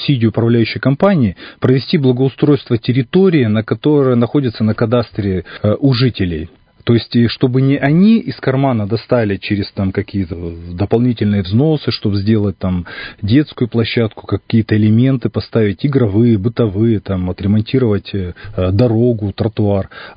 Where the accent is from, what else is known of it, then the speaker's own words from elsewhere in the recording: Irkutsk, Irkutsk Oblast, Russia; Я расцениваю город Иркутск на любой территории, где я нахожусь, вот как это мой родной город.